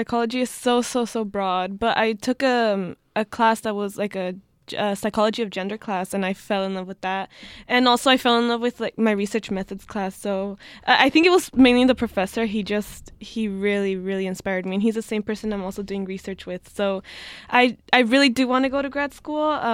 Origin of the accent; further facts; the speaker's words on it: California, United States; also born or lived in Washington; I was not born in California. I was born in Washington. So my parents lived here, and then my mom went to go visit her sister in Washington. So I was born in Washington, and then we came back here to California.